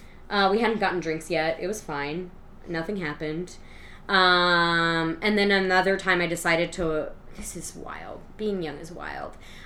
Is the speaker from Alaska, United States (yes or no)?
no; Portland, Oregon, United States; So I grew up in Portland. And then when I was in college, they moved up there.